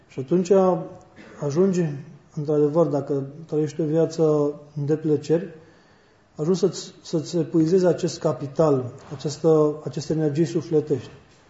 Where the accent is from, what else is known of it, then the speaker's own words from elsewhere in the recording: Timișoara, Timiș County, Romania; Eu eram din Timișoara și vreo două luni de zile mă dădeam pe acasă numai la câteva zile